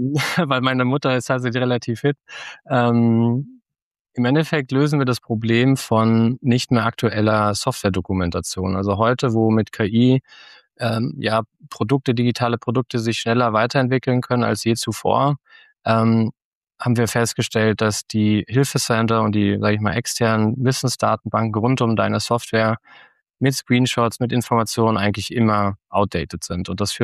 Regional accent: Frankfurt am Main, Hesse, Germany; aufgewachsen in Frankfurt am Main

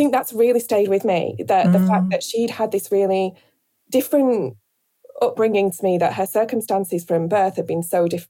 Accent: Rochdale, North West England, United Kingdom; And I think growing up in Rochdale, that's a place where there is quite a lot of poverty. It's a post-industrial town

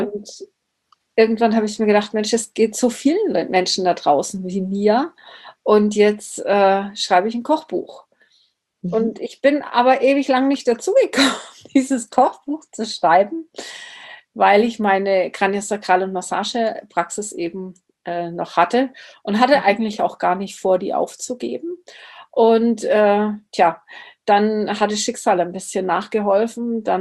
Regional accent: Erlangen, Bavaria, Germany; Ich bin die … ich komme aus Erlangen.

